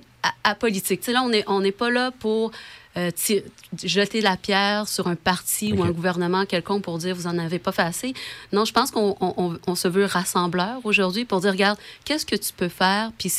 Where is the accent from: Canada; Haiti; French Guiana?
Canada; Montreal, Quebec; c'est sûr, moi, je viens de Montréal